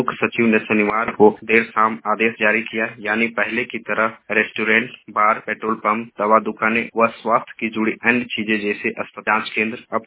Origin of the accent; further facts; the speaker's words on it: Ranchi, Jharkhand, India; मैं रांची से हूँ